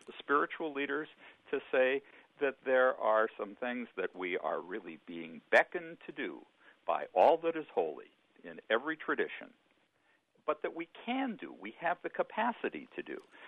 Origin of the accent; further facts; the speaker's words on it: Midwest, United States; I grew up in the Midwest along the Great Lakes, along the shore of Lake Erie, in a time when, as a kid, I couldn't go swimming in the lake